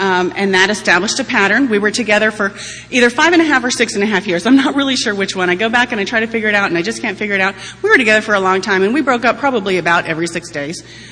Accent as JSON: {"language": "English", "region": "Texas", "country": "United States", "tie": "born or raised there", "said": "But I didn't know I was angry, because I grew up in Texas, and that's not something that people are, especially little girls."}